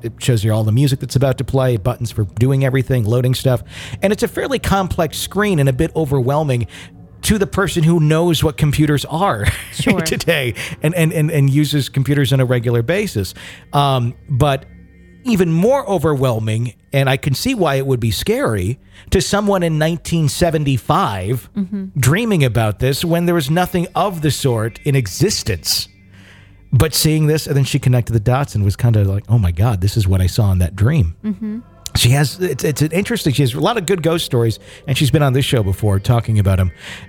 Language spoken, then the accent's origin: English; Carthage, Maine, United States; I was born and raised in Western Maine, a small town called Carthage. It was a lodging town, extremely rural and hick, as one would say. My father was a logger.